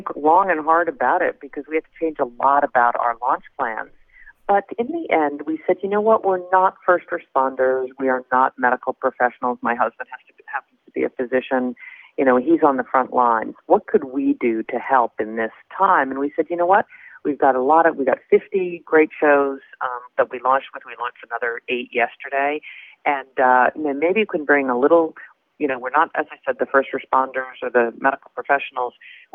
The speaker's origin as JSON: {"language": "English", "town": "Huntington", "region": "New York", "country": "United States", "tie": "born or raised there", "said": "I was raised in Huntington, Long Island."}